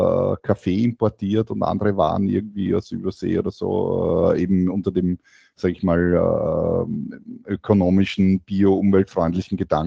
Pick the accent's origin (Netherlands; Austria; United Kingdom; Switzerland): Austria; ich bin ja aus Österreich